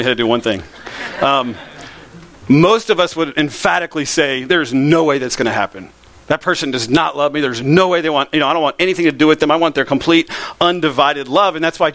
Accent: Lakeland, Florida, United States; as I mentioned before, I grew up in Lakeland.

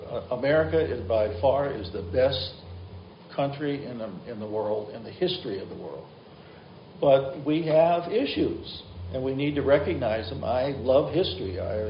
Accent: Grand Forks, North Dakota, United States; I grew up in Grand Forks, North Dakota. We didn't have any really minorities in town. It was a small town, and so I lived a different kind of world.

